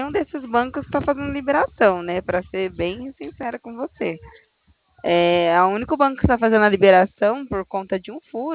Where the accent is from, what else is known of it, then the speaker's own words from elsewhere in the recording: São Paulo, Brazil; Eu sou de São Paulo, sou da agência de São Paulo.